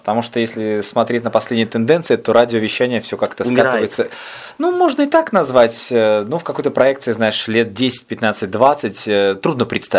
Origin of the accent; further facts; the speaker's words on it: Mogilev, Mogilev Region, Belarus; now in Minsk, Belarus; это было радио Могилев в моем родном городе